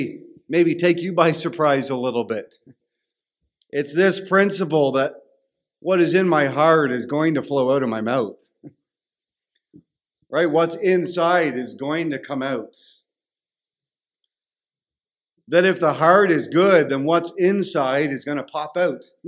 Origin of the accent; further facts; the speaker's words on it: Canada; accent: Canadian; And so they'd say, and they'd make fun of my Canadian accent. But the point was this, they could really tell very quickly that I wasn't from there because of my accent.